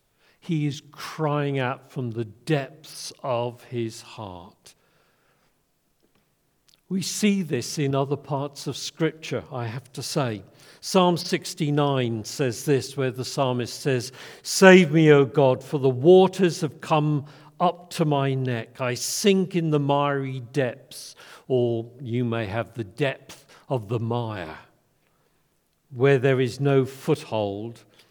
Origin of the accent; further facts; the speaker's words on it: England, United Kingdom; I know I'm English and we're supposed to be good at queuing and waiting